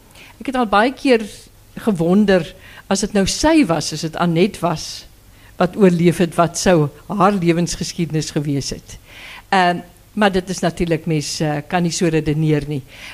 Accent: Graaff-Reinet, Eastern Cape, South Africa; So, maar ek kom van Graaf Reinet, die ou droë wêreld, maar een van die mooiste gedeeltes in die Karoo.

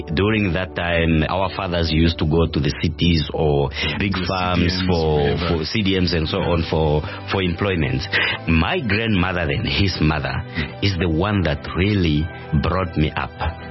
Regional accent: Windhoek, Khomas, Namibia; born there; I was born in Windhoek several years ago. Several years ago.

